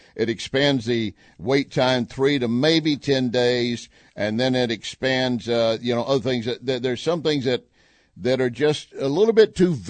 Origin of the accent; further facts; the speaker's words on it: Texas, United States; I was born in Texas, raised around guns.